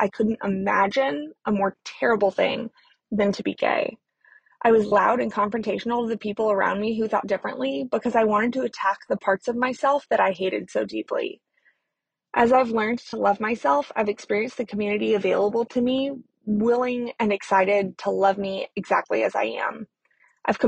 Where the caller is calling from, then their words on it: Texas, United States; I use she, her pronouns, and I'm calling in from Texas.